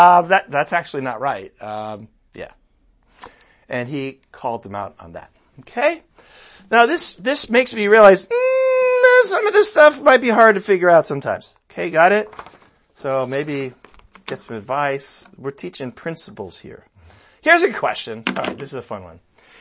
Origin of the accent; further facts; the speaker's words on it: United States; I'm like, oh gee, I'm an American.